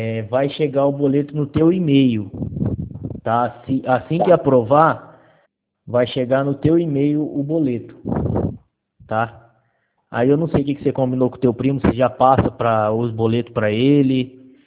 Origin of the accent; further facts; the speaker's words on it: Rio de Janeiro, Brazil; o pessoal me conhece muito como carioca só.